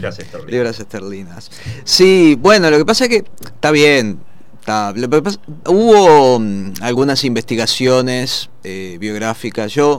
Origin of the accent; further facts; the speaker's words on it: Montevideo, Uruguay; que de ahí vengo yo.